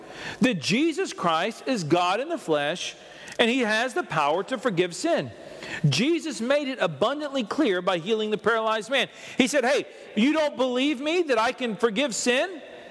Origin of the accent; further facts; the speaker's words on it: Texas, United States; You know, I come from Texas, and there's only one thing you find in the middle of the road in Texas, and that's roadkill, okay?